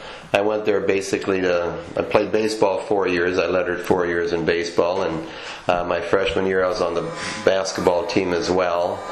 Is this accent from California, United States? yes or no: no; Holy Cross, Iowa, United States; Okay, well, I grew up in Holy Cross, which is in the West Dubuque School District, so I'm very familiar with it throughout the years.